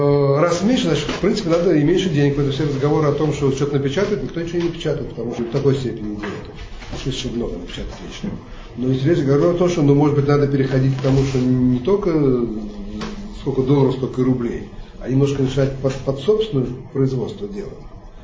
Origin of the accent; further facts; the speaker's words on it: Baku, Azerbaijan; оказалось, что не бакинцы там, а мы тоже из Баку